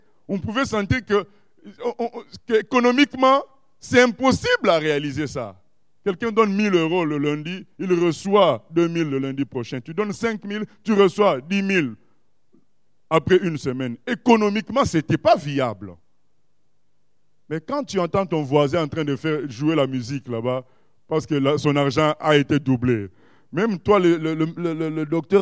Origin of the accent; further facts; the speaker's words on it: Morocco; moved away; dictateur du Maroc. J'allais dans tel pays, j'étais contre. Parce que j'ai été blessé par la dictature de mon pays d'origine. Nous avons quitté le pays à cause de ces gens-là.